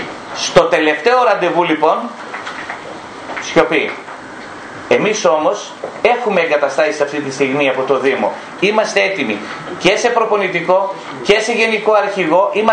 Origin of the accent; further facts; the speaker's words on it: Ivira, Central Macedonia, Greece; now in Thessaloniki, Greece; Εμένα τα πολιτικά μου δικαιώματα είναι ακόμα στο χωριό μου, στα Ήβυρα. Εγώ είμαι επιχειρηματίας, δραστηριοποιούμε στη Θεσσαλονίκη